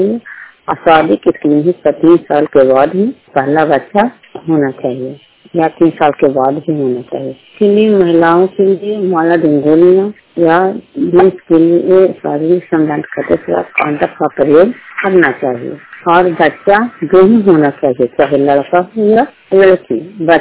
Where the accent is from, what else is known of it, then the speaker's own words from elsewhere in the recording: Banampur, Bihar, India; ग्राम बनानपुर post Madhopur थाना चंडी जिला नालंदा के निवासी हूँ।